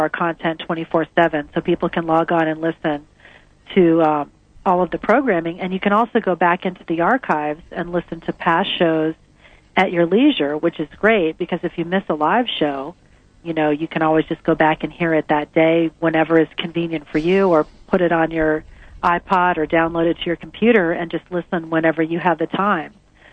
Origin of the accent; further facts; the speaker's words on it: Florida, United States; now in San Diego, United States; I'm from South Florida originally.